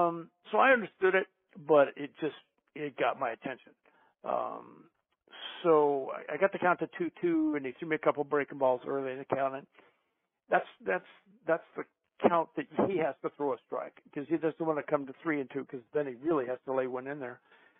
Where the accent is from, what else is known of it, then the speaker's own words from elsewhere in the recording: Chicago, Illinois, United States; Chicago's my hometown. I got a lot of relatives there, right?